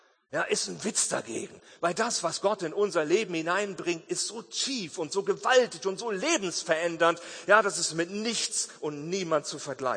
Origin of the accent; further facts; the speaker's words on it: Germany; dann sitzen wir als Deutsche da und denken dann, boah, das ist aber schön hier, ne?